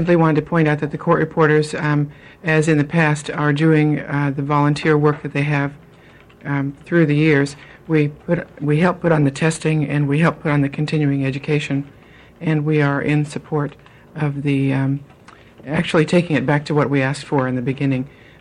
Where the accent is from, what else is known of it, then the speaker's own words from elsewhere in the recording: Portland, United States; from Portland.